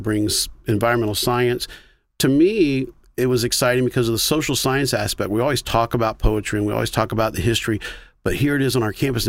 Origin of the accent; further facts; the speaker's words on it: Vero Beach, Florida, United States; And again, I grew up in Vero Beach. So, you know, we moved here in 1966.